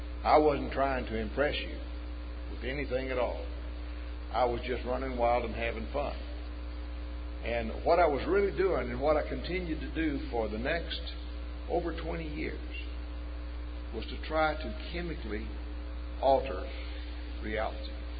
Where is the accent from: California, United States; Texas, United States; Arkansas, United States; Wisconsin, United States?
Texas, United States; I'm from West Texas. Men from West Texas are not fearful.